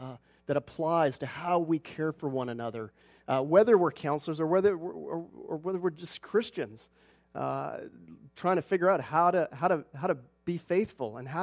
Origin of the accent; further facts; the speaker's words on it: Tsawwassen, British Columbia, Canada; moved away as an adult; now in United States; I grew up in Tawasin, and I graduated from Northwest Baptist College out in Langley, near Trinity Western University, and in 2000 moved to the U.S.